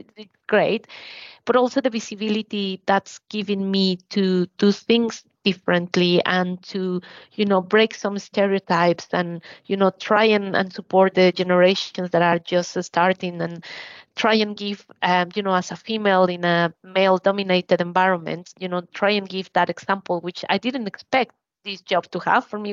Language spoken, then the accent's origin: English; Mexico City, Mexico; Yeah, exactly. I'm from Mexico City.